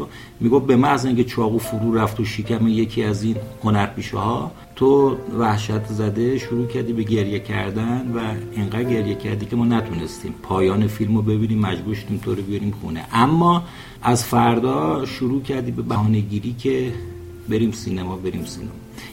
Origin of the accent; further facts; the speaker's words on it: Tehran, Tehran Province, Iran; born there; در محله باغ سبا